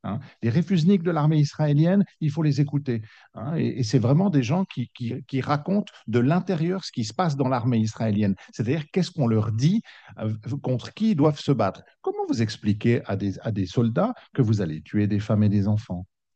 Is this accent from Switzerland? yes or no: yes; Switzerland; Moi, je suis suisse.